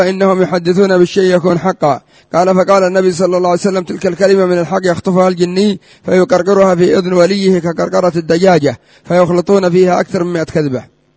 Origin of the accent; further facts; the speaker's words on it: Yemen; وإلى الآن ربما يسموه عندنا في اليمن المبشع أو نحو ذلك